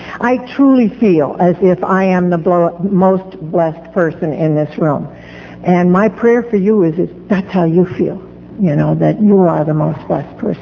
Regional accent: New York, United States; now in North Carolina, United States; Morning, you all. And you all will show that I'm from Southern New York, actually.

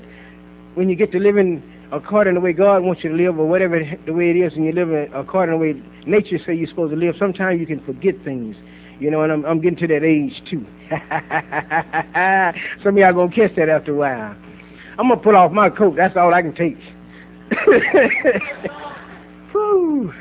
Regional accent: Dallas, Texas, United States; Born and raised in Dallas, Texas, July the 28th, 1949. That means I'm 51 years old

